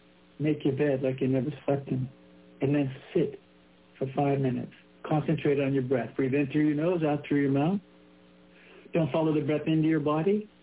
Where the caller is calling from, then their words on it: Mary Esther, Florida, United States; But right now I'm calling in from the Magnolia Zen Center in Mary Esther, Florida.